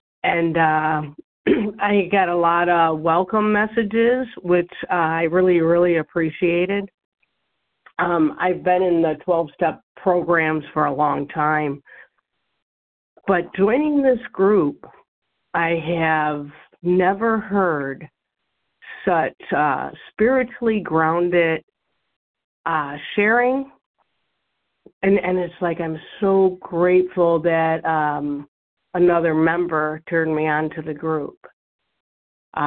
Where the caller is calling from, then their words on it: Michigan, United States; from Michigan.